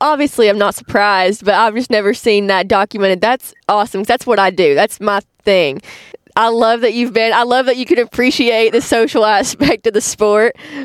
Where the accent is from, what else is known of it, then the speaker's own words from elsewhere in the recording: Arkansas, United States; I'm from Arkansas, so that's the bread and butter around here.